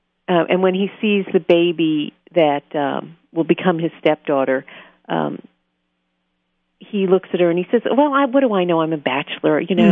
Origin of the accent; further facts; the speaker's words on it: New York, United States; Of course I can do Scarsdale. I'm a New Yorker. I grew up near Scarsdale.